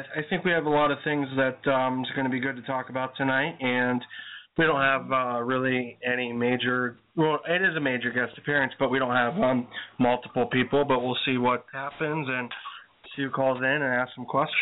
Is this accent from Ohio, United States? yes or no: yes; Ohio, United States; And then he comes to my home state of Ohio.